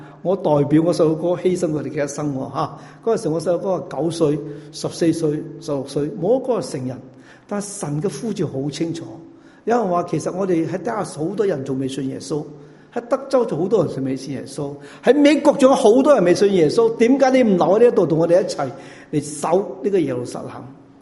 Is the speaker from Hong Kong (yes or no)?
no; Vietnam; moved away as an adult; now in United States; 我是越南的华侨啊，我早期70年我哋就到咗美国读书，